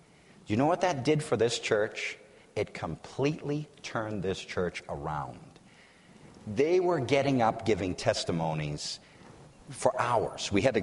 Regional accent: Massachusetts, United States; I'm from Massachusetts. Oh, it's New England. It's tough.

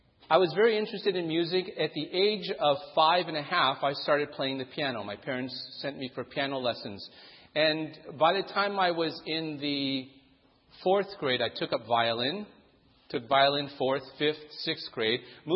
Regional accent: Toronto, Ontario, Canada; also born or lived in Singapore; That's because I grew up in Canada before I was speaking. I left Singapore before I was 2. I grew up in Toronto, Canada, which is why my English is more pure than some people who are a little south of Canada.

